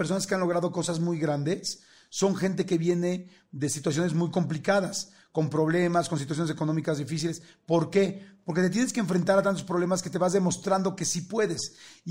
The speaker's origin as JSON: {"language": "Spanish", "region": "Mexico City", "country": "Mexico", "tie": "born or raised there", "said": "nací y crecí toda la vida, primero de chiquito en la colonia Narvarte, en la Ciudad de México, que es una colonia normal, de clase media. Después me fui a una colonia por Villacuapa."}